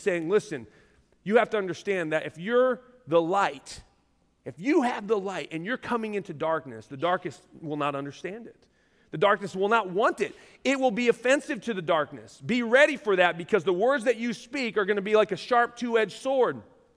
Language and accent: English; United States; I can't speak for Mexico because I'm not from Mexico. That's not where God placed me. But I am from America. I live in this community.